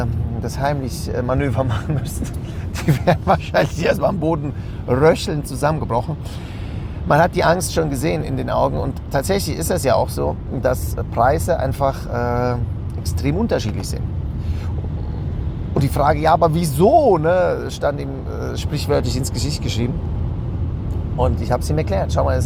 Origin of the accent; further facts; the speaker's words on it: Switzerland; bei uns in der Schweiz